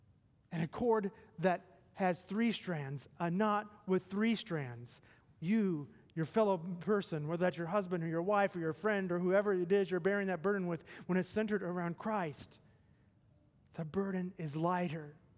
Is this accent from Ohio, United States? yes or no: no; Tennessee, United States; Growing up in Tennessee, we had dairy cattle, and that's all we had.